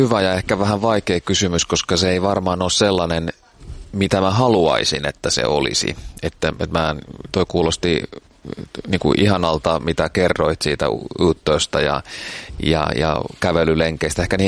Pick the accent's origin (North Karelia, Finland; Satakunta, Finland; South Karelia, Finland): Satakunta, Finland; Pori; kun olin kotipuolessa Porissa käymässä viikolla